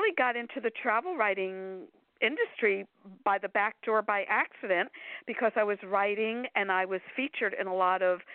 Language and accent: English; Miami Beach, Florida, United States; Okay, I was born and raised in Miami Beach, Florida.